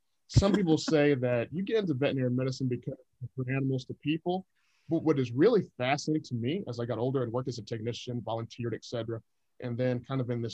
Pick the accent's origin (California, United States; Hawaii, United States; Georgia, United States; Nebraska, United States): Georgia, United States; Stockbridge; I was cleaning the house where my parents, kind of where I grew up in Stockbridge, Georgia.